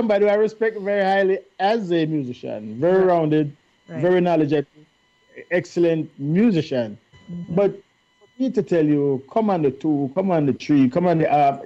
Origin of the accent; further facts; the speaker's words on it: Jamaica; So I don't discriminate, but I have to be who I am. I am African Jamaican reggae